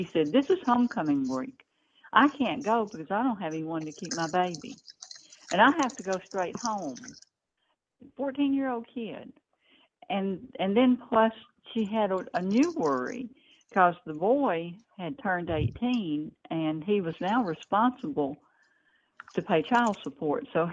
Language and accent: English; Memphis, Tennessee, United States; I grew up in Memphis, so I'm very familiar with different areas of Memphis.